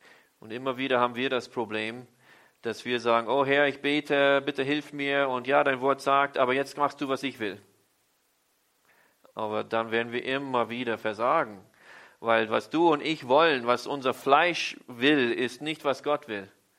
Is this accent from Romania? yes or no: no; Austria; born there; der Herr mich zurück zu meinem Geburtsland Österreich schicken wollte